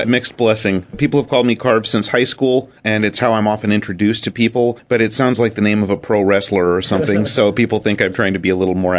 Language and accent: English; Oklahoma, United States; also born or lived in Los Angeles; now in Olympia, United States; Actually, I've only lived in Olympia about 8 years. I'm originally from Los Angeles, but I spent my formative years in Oklahoma.